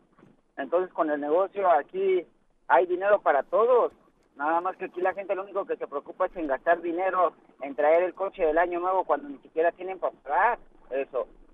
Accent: Mexico; now in United States; Yo me vine de México porque la inseguridad está muy mal

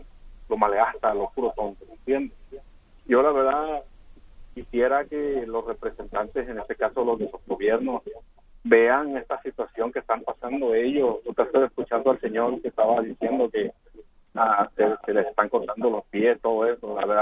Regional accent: Puerto Rico; A mí la verdad me da tristeza como puertorriqueño

